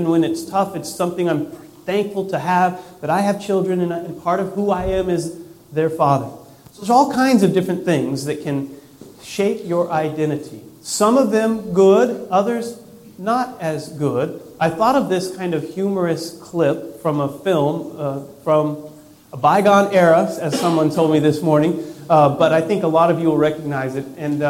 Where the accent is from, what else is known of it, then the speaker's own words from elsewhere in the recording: United States; I'm an American. I'm born and raised in this country